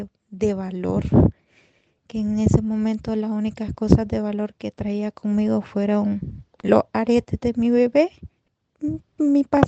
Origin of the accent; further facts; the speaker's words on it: Nicaragua; moved away; yo tuve que salir de Nicaragua como ilegal